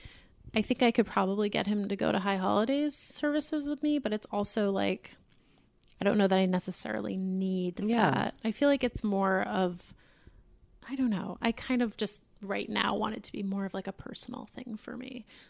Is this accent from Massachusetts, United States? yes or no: yes; Boston, Massachusetts, United States; The synagogue I grew up in Boston is very, it's a Reform synagogue.